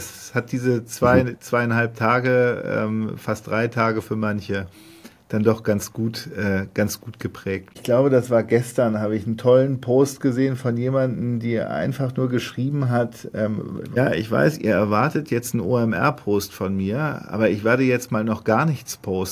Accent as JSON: {"language": "German", "region": "Hamburg", "country": "Germany", "said": "Nun bin ich Hamburger"}